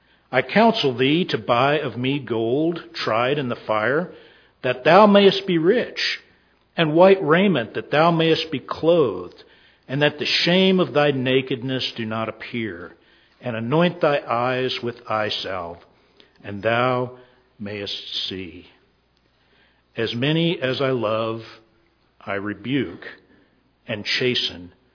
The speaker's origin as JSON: {"language": "English", "region": "Texas", "country": "United States", "tie": "born or raised there", "said": "I grew up down in Texas, and we went to, now I graduated high school in 1984"}